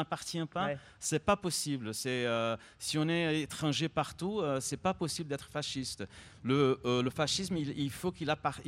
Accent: Brazil; C'est plus facile de ne pas dire ça en étant brésilien que français.

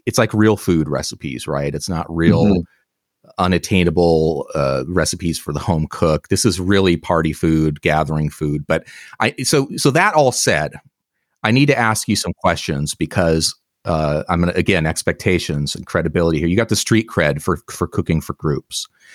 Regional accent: Oregon, United States; Well, when I grew up, we had some in our yard. I grew up on the Oregon coast, and we called them filberts.

